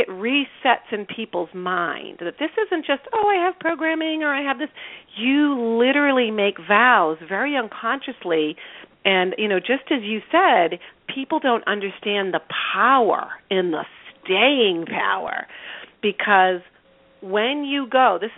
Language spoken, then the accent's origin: English; Boston, Massachusetts, United States; I'm from Boston, and that makes it easier for my whole team.